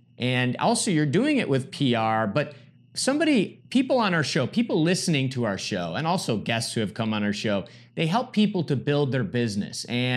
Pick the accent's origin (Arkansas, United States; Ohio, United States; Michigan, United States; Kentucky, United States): Michigan, United States; now in Miami, United States; We moved from Michigan to Florida. Josh is in Orlando. I'm in Miami. So we're both from Michigan originally.